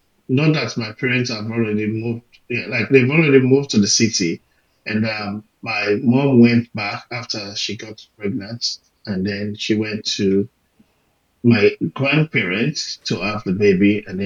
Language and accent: English; Northern Province, Sierra Leone; And it's a tribe from the northern part of Sierra Leone. And both my parents are Limbers, so I'm from the Limba culture.